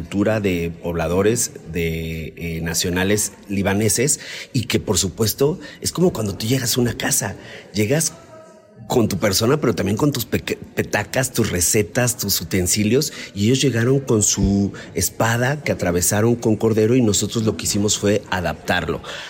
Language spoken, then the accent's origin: Spanish; Mexico; para nosotros como mexicanos